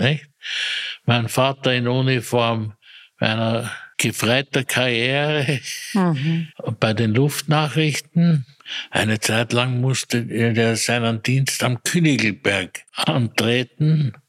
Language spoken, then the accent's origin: German; Maria Enzersdorf, Lower Austria, Austria; Ich bin aufgewachsen zunächst in Maria-Enzersdorf, weil meine Eltern, die haben in Maria-Enzersdorf gewohnt.